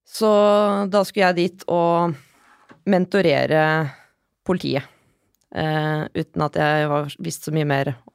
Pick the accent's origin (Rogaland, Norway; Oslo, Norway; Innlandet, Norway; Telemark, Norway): Oslo, Norway; Jeg har vokst opp på Ammerud, et ganske internasjonalt miljø